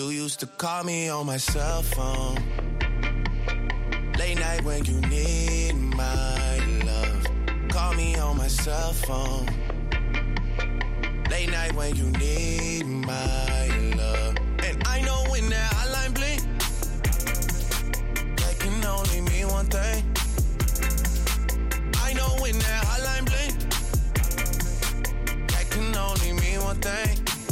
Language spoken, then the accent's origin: French; Kinshasa, DR Congo; moi, je suis originaire de Kinshasa. Chez nous, on dit que des vérités.